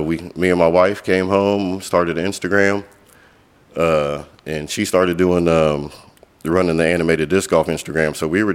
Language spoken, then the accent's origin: English; Fairborn, Ohio, United States; also born or lived in Phoenix; Yeah, I went to Fairborn High School. I'm originally from Fairborn.